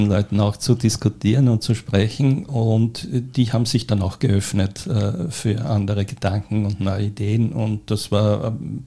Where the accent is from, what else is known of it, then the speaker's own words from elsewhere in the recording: Göstling an der Ybbs, Lower Austria, Austria; Ich bin als kleines Kind am Land aufgewachsen, in Göstling an der Ips, bin also ein Dorfkind und diese Kindheit war sehr schön, natürlich am Land draußen, damals noch ganz dünn besiedelt, bin dort in die Volksschule gegangen